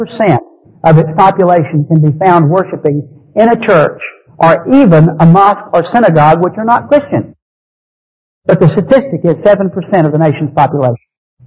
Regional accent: Texas, United States; I happened to be a Baptist for no other reason because I'm from Texas. Y'all, it's hard to be in Texas and not least be a Baptist or a Methodist, all right?

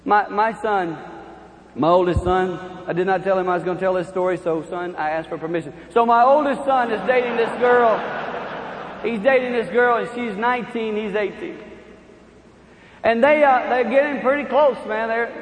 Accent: Highland, Michigan, United States; in my hometown of Highland, Michigan, there was a high school basketball game between Detroit Country Day.

